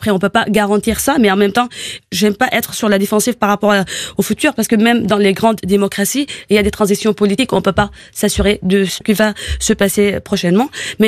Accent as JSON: {"language": "French", "country": "Syria", "moved": "yes", "said": "J'ai quitté la Syrie en 2012 avec ma famille à cause de bombardements, des frappes aériennes de la part de Assad"}